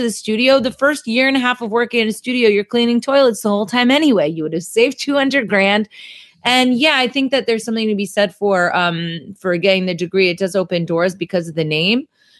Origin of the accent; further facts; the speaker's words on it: New Jersey, United States; I grew up in New Jersey, and so we don't have a lot of homeschoolers that I know of necessarily.